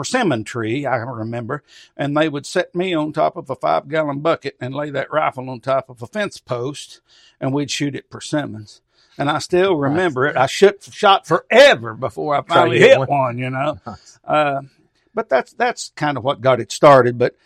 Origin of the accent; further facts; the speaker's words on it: Kentucky, United States; I grew up on Lake Cumberland. Mm-hmm. And I was... what a wonderful place to grow up.